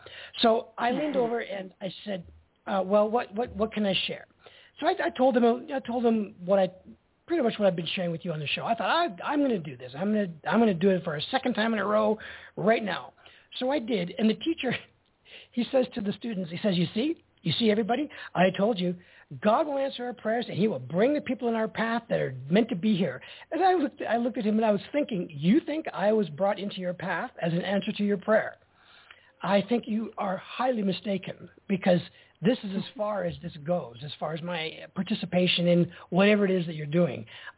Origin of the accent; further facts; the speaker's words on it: Prince George, British Columbia, Canada; I would love if you would come to Prince George, which was my hometown that we grew up in.